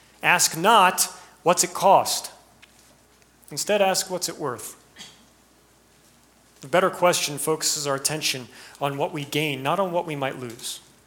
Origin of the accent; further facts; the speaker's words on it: United States; growing up in America, I know that I have been given much in terms of financial wealth and comfort.